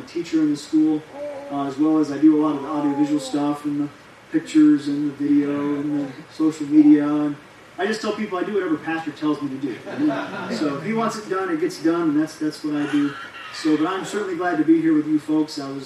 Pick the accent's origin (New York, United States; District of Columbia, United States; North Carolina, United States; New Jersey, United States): New York, United States; born there; And I was born in Long Island, New York.